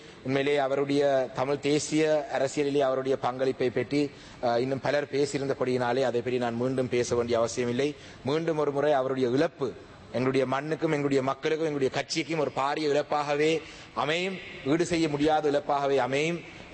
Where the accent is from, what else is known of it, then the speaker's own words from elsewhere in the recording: Kaluwanchikudy, Eastern Province, Sri Lanka; நான் கலவாஞ்சிக்குடி கிராமத்தை சேர்ந்தவர்